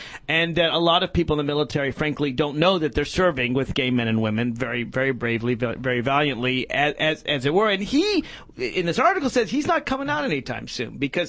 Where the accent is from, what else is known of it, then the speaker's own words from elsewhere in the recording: the South, United States; I grew up in the South, and I could ask my mother memories.